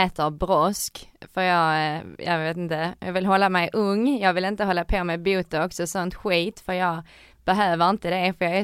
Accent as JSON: {"language": "Swedish", "town": "Ängelholm", "region": "Skåne", "country": "Sweden", "tie": "born or raised there", "said": "Ja, jag är uppvuxen i Skåne, i Ängelholm, med mina föräldrar och min bror. Och bodde i Ängelholm, eller jag egentligen, när jag föddes så bodde jag egentligen på landet, för då bodde mina föräldrar, de hade en lägenhet i Helsingborg och sen så hade de ett hus"}